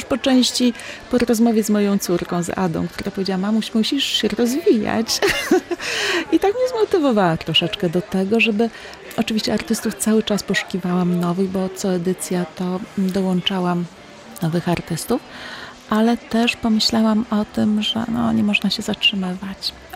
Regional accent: Szczecin, West Pomeranian Voivodeship, Poland; jestem szczecinianką.

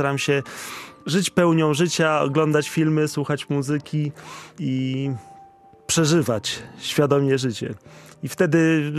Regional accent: Warsaw, Masovian Voivodeship, Poland; Ja jestem rodowitym mieszkańcem Warszawy

